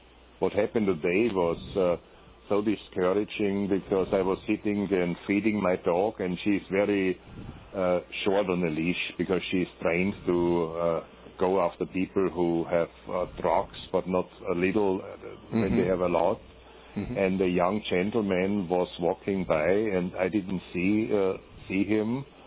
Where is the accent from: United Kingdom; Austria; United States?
Austria; moved away; two houses in Austria, in my home country